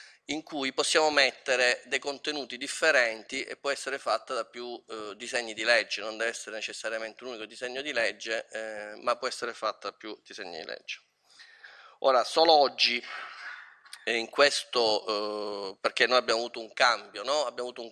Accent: Sicily, Italy; ma lo posso dire in quanto siciliano, non me lo farei dire da altri

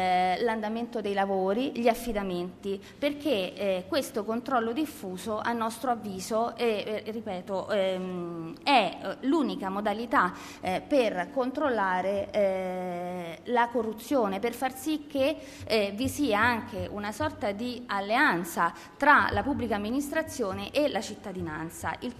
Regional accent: Civitavecchia, Lazio, Italy; Io sono proprio di quelle parti, sono di Civitavecchia e ho 40 anni

